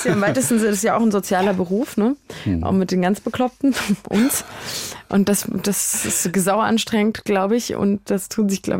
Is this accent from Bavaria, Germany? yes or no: yes; Munich, Bavaria, Germany; first language Hungarian; weil ich bin ja in Oberbayern aufgewachsen, bin ja Münchnerin.